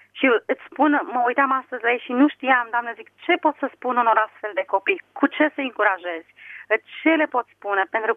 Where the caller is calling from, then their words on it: Bacău, Bacău County, Romania; și te sunt de la Bacău.